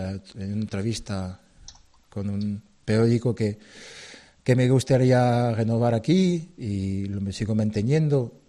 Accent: France; dar positivo el lunes 20 en mi pueblo, en Francia, donde ahí tuve una semana confinado en la habitación de 8 metros cuadrados, en la habitación de la casa de mi madre.

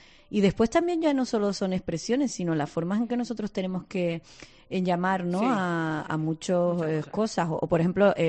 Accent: Canary Islands, Spain; aquí en el sur de Tenerife, bueno, pues sabes que yo y todo el mundo sabe que soy del sur de Tenerife

